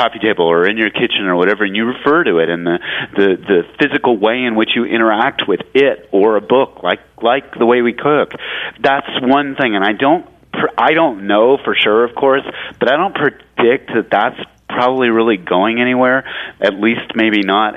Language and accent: English; California, United States; Actually, the very first story that I did do was down in Baltimore, which is a place my parents come from. I'm originally from California